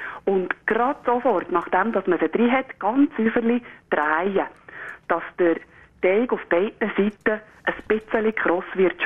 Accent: Valais, Switzerland; Also, bei uns im Wallis ist das praktisch, weil wir hier ganz einen Haufen guten Käse, den man so brauchen kann.

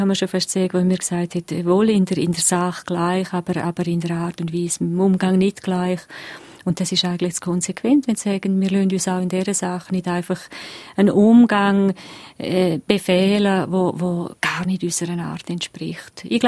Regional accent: Graubünden, Switzerland; Ja, also ich bin Bündner

